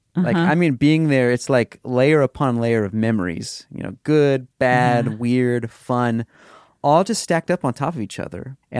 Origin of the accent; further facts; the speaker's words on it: Missouri, United States; So last year, my sister moved into the house that we grew up in Missouri.